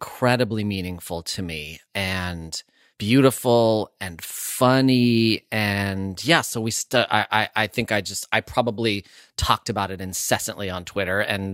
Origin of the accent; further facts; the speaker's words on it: California, United States; I'm an actor. I identify as a Californian.